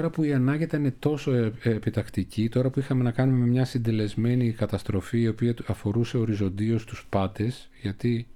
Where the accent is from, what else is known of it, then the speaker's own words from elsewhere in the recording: Thessaloniki, Central Macedonia, Greece; Είμαστε και οι δύο μεγαλώσαμε στη Θεσσαλονίκη.